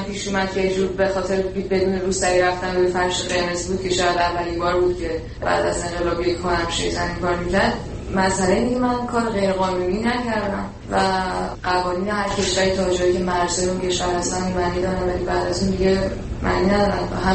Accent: Iran; من با پاسپورتم از ایران اومدم

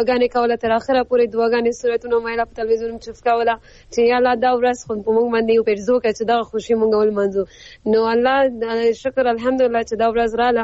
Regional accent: Afghanistan; مونږ پښتانه تر اوسه پورې باور کوي مونږ داسې ټول به دغسې، ځکه چې مونږ ټول افغانان یو وینه یو، یو احساسات دی

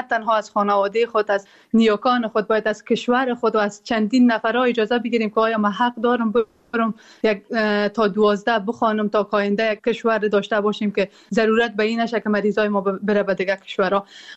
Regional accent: Afghanistan; moved away; ما که در بیرون از افغانستان هستیم

